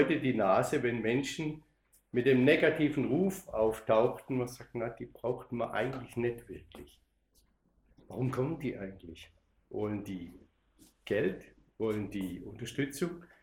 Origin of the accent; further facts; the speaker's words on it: Baden-Württemberg, Germany; wo ich aufgewachsen bin, in einem kleinen Dorf in Nordbaden, südlich von Heidelberg.